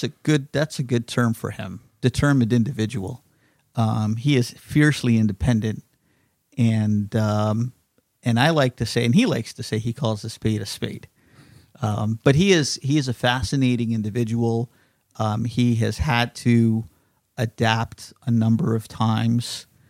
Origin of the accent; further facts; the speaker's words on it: Zanzibar, Tanzania; also born or lived in Dar es Salaam / Nairobi; We love to say we're from Zanzibar, that we are Zanzibari, and that's a source of pride.